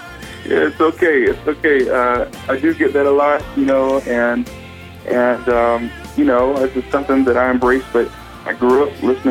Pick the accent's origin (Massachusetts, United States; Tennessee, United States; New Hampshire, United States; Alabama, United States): Alabama, United States; Selma; also born or lived in Montgomery; I am from Montgomery, Alabama, and my dad pastored a couple of churches when I was a kid, but I grew up in Selma, and so a lot of people know Selma as the birthplace of civil rights, and also Montgomery, and so I live in a very historic area